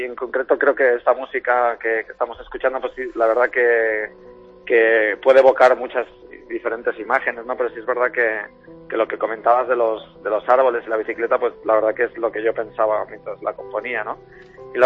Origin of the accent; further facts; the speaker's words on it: Balearic Islands, Spain; also born or lived in Switzerland; yo he crecido allí desde los 5 años, vivo en Mallorca, mi padre es de León, mi madre es de Jaén. Como bien dijiste, yo he nacido en Suiza, pero bueno, yo soy mallorquín, me he criado allí.